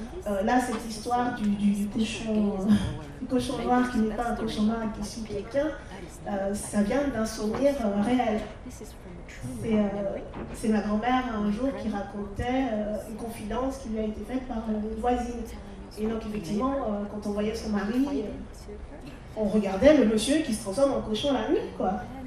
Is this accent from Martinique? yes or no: yes; Martinique; Quand on dit « je viens de la Martinique », ah, tout le monde a des souvenirs de le Med, la plage, les cocotiers, etc. Ça n'a pas du tout été mon vécu.